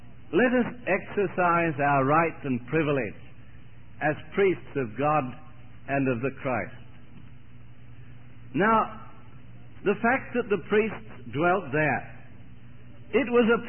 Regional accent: Sydney, New South Wales, Australia; I grew up in Sydney during the Depression years. My father was just a navvy on the local council, a hard-working man.

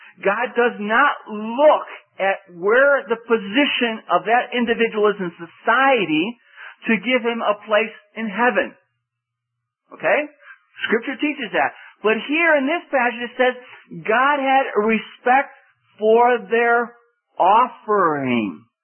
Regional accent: Spain; You know, we come from Spain, and in Spain we have mad cow disease.

